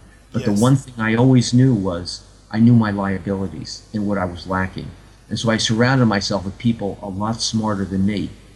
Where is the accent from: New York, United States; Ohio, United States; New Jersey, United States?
New Jersey, United States; now in California, United States; I live in California, but I'm actually from New Jersey. I used to go to Atlantic City.